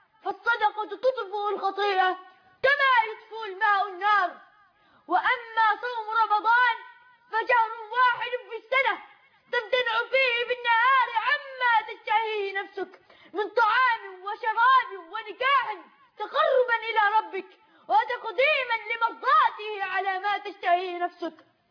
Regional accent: Egypt

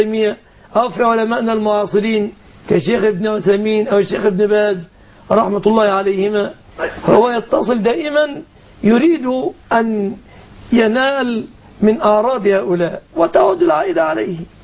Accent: Egypt; والحمد لله كان المسلمون عندنا في مصر يجهلون أمر الشيعة كثيرا

